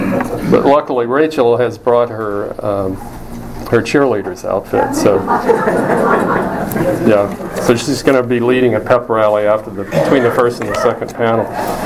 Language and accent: English; Utahville, South Carolina, United States; It was particularly striking in a place where I grew up in Utahville, South Carolina, which is 500 people.